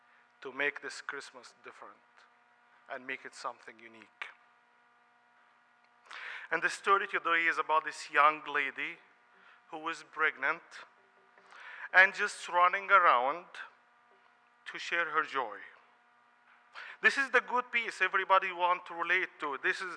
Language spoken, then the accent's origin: English; Tayeba, Minya Governorate, Egypt; I was born in Egypt in a Christian family, which we lived in a village called Tayeba, which is located in the Minya province of Egypt. It's like 4 hours southern Cairo.